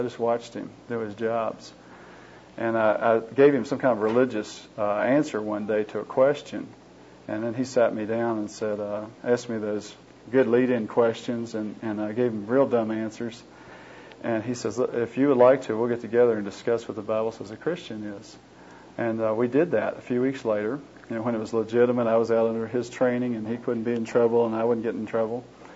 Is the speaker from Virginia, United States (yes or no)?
yes; Virginia, United States; I flunked out of the academy and found myself back in my hometown of Virginia.